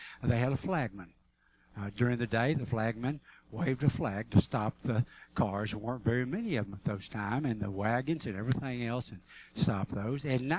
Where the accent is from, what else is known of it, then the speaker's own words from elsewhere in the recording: Arkansas, United States; I laughingly say to folks, because I'm from Arkansas, and you can tell I don't talk that well.